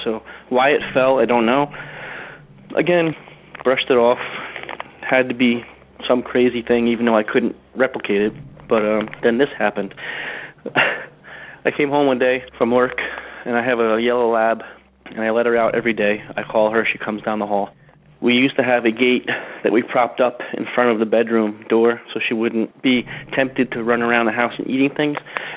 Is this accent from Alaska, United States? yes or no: no; New Jersey, United States; I'm from New Jersey.